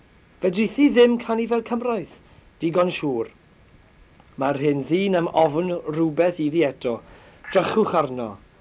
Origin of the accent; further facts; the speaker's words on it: Port Talbot, Wales, United Kingdom; I'm from Port Talbot, which is an industrial town in South Wales. There's a big steelworks there, which at the moment is becoming very run down due to lack of government funding.